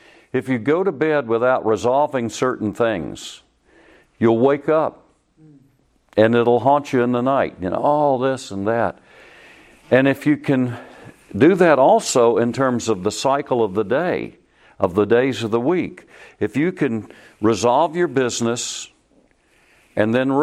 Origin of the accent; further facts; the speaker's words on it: Louisiana, United States; since I'm from Louisiana, that y'all are going to patronize that vile thing after they treat...